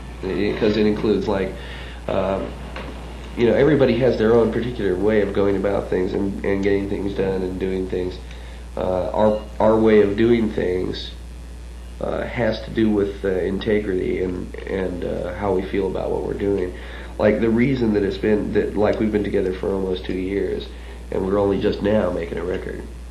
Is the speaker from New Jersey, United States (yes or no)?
no; San Francisco, California, United States; I would say that we're a perfect example of the San Francisco sound, since we're from San Francisco.